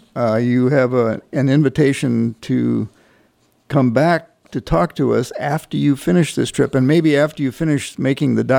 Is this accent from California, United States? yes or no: no; Fort Snelling, Minnesota, United States; I grew up right near Fort Snelling, where the Minnesota River ends and comes